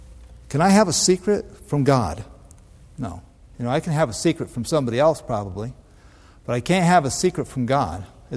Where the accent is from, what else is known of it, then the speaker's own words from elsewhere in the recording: Iowa, United States; because I'm from Iowa originally, so I plant corn because that's what Iowans